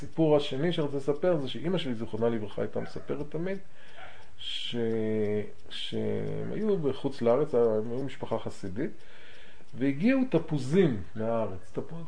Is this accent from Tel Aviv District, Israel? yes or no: yes; Bnei Brak, Tel Aviv District, Israel; ההורים שלי גרו בבני ברק. ובברק, אני גדלתי בסביבה מזרוחניקית, כן, של בני עקיבא וכולי